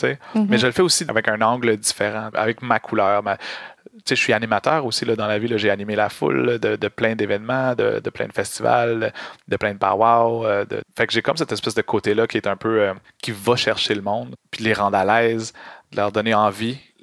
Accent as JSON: {"language": "French", "town": "Montreal", "region": "Quebec", "country": "Canada", "tie": "born or raised there", "said": "Comme tu l'as mentionné, j'ai grandi à Montréal, fait que j'étais loin de ma culture, de mes traditions"}